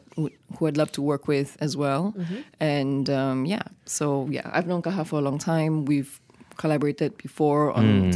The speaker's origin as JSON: {"language": "English", "country": "Malaysia", "said": "as a Malaysian Chinese, I'm quite tall."}